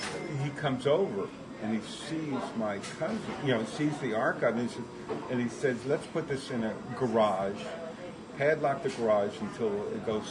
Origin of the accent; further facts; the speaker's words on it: Langley Field, Virginia, United States; born there; I was born in Langley Field, Virginia, during the war.